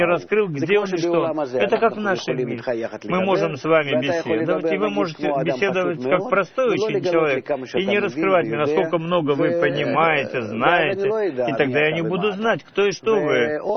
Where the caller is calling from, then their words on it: Beit Shemesh, Jerusalem District, Israel; из Бет-Шемеша.